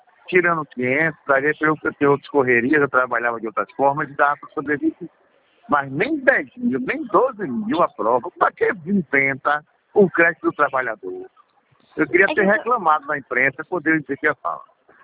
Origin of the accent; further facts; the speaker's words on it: Northeast Region, Brazil; eu sou do Nordeste